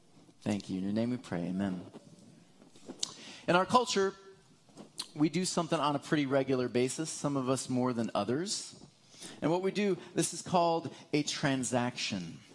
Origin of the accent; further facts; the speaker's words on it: Michigan, United States; I grew up in Michigan. I'm going to be going back there next week, actually, to visit.